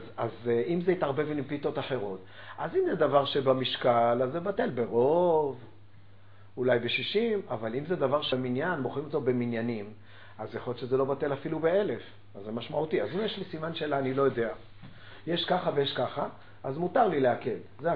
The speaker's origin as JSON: {"language": "Hebrew", "town": "Gan Yavne", "region": "Central District", "country": "Israel", "tie": "born or raised there", "said": "כשאני גרתי בגן יבנה במקומה כשהיינו ילדים, אז מכרו ביצים במשקל."}